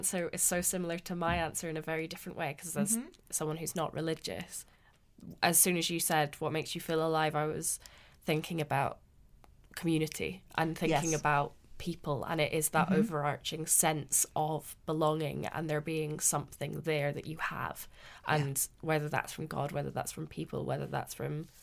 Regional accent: Aberdeen, Scotland, United Kingdom; I'm from Aberdeen and I'd never really felt a connection to the place before. It was kind of a running joke that Aberdeen's rubbish and there's nothing to do here, because there wasn't.

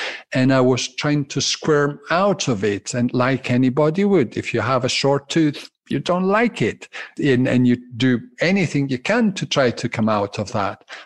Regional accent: Glasgow, Scotland, United Kingdom; Yes, I'm Italy. I'm a Glaswegian Italian.

